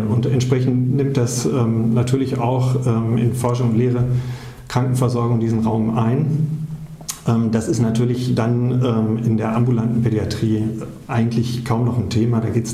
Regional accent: North Rhine-Westphalia, Germany; wenn man aus dem Ruhrpott kommt, erst im Rheinland. Ja. Also da wird man als Westfale identifiziert, während man sich sonst eigentlich immer die Identität des Ruhrgebiets gegeben hätte.

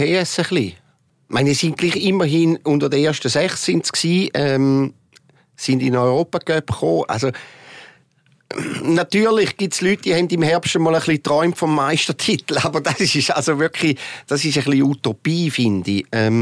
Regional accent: Appenzell, Switzerland; man hört es eben von meinem Dialekt, ich habe meine Wurzeln im Appenzellerland und habe noch Freunde dort.

